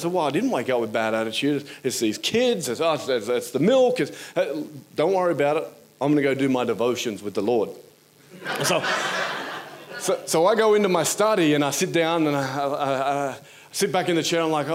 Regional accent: Newcastle, New South Wales, Australia; I'm from Newcastle, Australia, and I'm a carpenter.

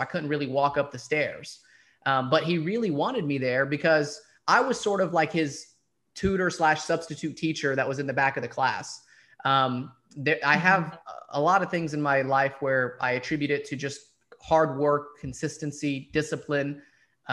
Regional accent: Dalton, Georgia, United States; We grew up in Dalton, Georgia, so we would pray in a mosque that was literally in the hood.

